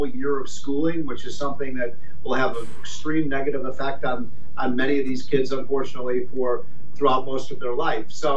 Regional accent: Chicago, Illinois, United States; I'm from Chicago. Chicago was shut down for 18 months practically.

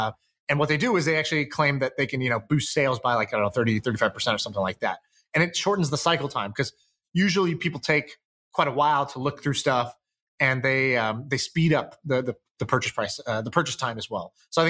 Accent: Colorado, United States; I grew up in Colorado, and John Elway always had dealerships.

